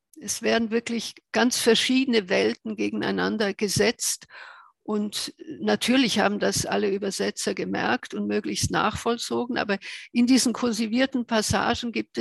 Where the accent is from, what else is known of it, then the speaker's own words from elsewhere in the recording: Ljubljana, Slovenia; Denn dieses Kapitel spielt in meiner Kindheit in Ljubljana. Und wir haben da im Haus meiner Tante gewohnt.